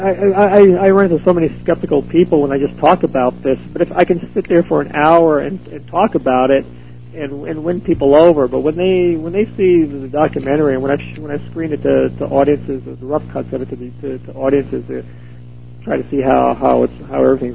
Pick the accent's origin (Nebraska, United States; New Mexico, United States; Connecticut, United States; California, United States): Connecticut, United States; is actually from my hometown back in Connecticut, a little town.